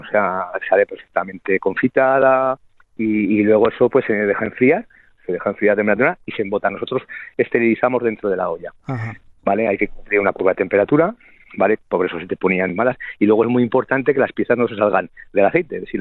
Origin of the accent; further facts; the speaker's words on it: Santa Bárbara del Campo, Aragon, Spain; now in Zaragoza, Spain; nosotros somos de Santa Bárbara del Campo, un pueblecito de la provincia de Teruel